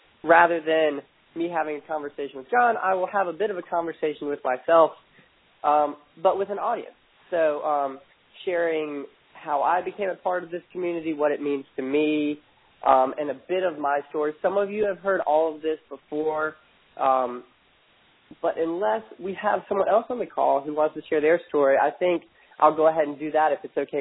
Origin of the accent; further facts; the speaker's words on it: North Carolina, United States; now in Florida, United States; Not sure if you can hear my accent through my cold right now, but I'm originally from Virginia, North Carolina, grew up in North Carolina, went to school there, went to UNC, and graduated about 5 years ago now, at which point in time I moved to Florida.